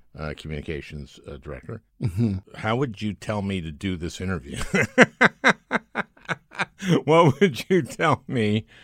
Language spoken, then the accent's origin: English; St. Louis Park, Minnesota, United States; I'm from St. Louis Park, which is called St. Jewish Park in Minnesota.